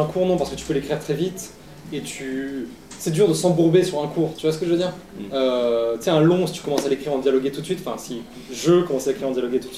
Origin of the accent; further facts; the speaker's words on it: Aix-en-Provence, Provence-Alpes-Côte d'Azur, France; j'ai 32 ans. Pour raconter un peu ma vie en deux mots, en gros, je suis originaire d'Aix-en-Provence à la base.